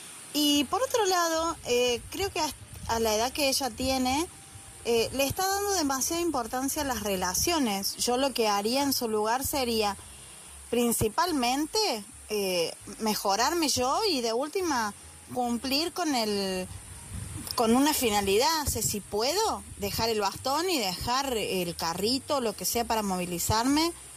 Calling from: Argentina; desde Argentina, antes que me olvide.

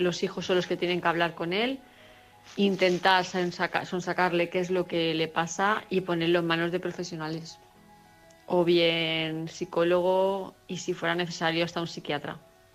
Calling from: Palma, Balearic Islands, Spain; de Palma de Mallorca.

